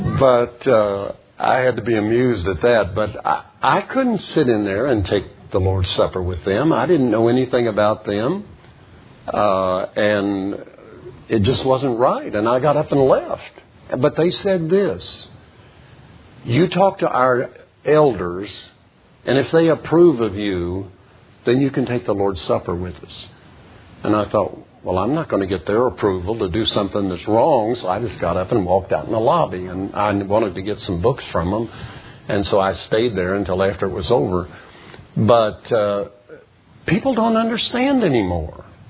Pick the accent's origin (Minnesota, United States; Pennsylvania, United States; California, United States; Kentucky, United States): Kentucky, United States; And I said, well, I'm from America. Most of them didn't know where Kentucky was. I'm from America, and I came over here to study Baptist records.